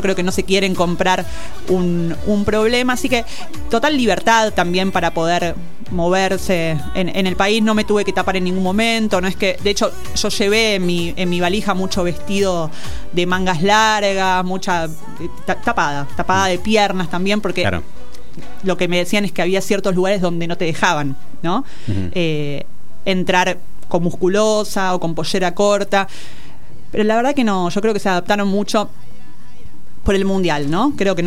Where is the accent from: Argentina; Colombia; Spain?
Argentina; los dos somos argentinos.